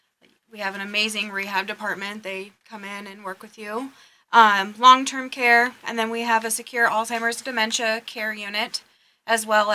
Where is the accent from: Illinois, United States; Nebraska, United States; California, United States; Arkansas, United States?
Nebraska, United States; Atkinson; I am from Atkinson. I was born and raised there. I went to high school there, and then from there I went to Wayne State College.